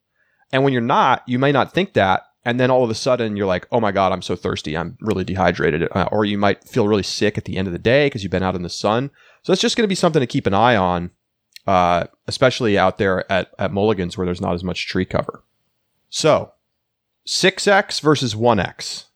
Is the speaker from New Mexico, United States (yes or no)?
yes; Albuquerque, New Mexico, United States; I grew up in Albuquerque. I know what the altitude is like. I know what the heat is like.